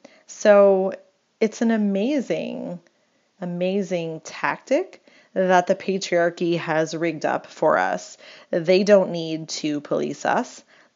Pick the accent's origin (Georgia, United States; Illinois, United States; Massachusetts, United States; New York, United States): New York, United States; as a New Yorker and as somebody that was growing up, when Seinfeld was really popular